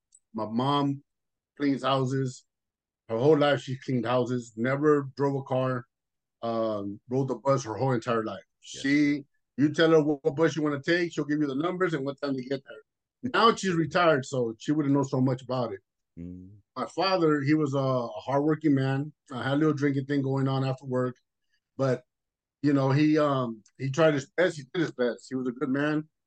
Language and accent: English; Los Angeles, California, United States; I grew up in Los Angeles. First I started off in South Central, down the street from my grandfather's house with your dad's. Went to school there. We went to school at South Park Elementary.